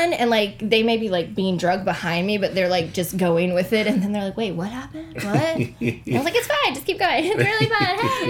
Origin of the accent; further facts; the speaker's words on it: Virginia, United States; I'm from Virginia originally.